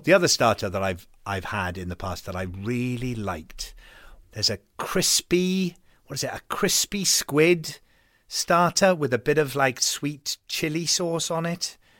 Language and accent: English; Wales, United Kingdom; It's like when I was growing up in Wales.